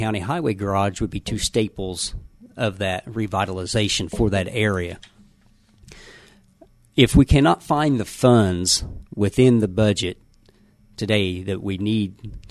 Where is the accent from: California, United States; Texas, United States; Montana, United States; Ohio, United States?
Ohio, United States; Columbus; because I grew up in East Columbus off of State Street, and State Street being the entrance to the city from the east